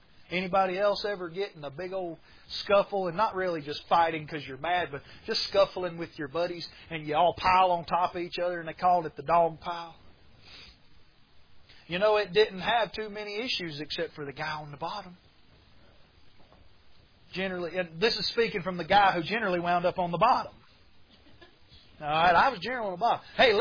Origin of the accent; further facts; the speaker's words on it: North Carolina, United States; I'm a North Carolinian because I'm from North Carolina.